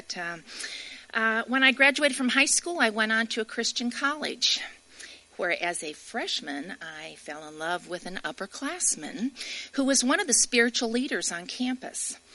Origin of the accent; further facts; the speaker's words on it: Midwest, United States; I grew up in the Midwest. I was a preacher's kid.